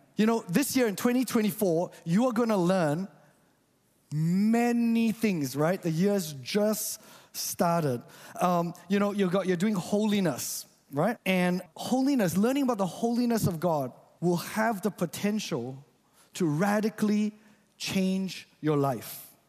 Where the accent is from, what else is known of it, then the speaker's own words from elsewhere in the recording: Malaysia; You know, I grew up in Malaysia.